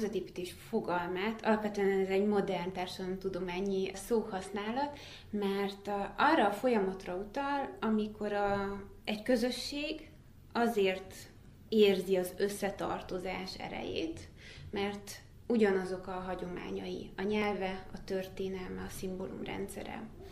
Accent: Székely Land, Romania; Nyilván Székelyföld nekem azért is szívügyem, mert onnan származom, és mindig van egy kapcsolódásom oda-vissza

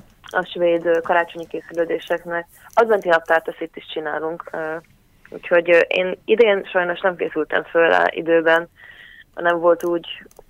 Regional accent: Szeged, Csongrád-Csanád, Hungary; milyen jó volt így a barátaimmal otthon Szegeden bulizni, iszogatni

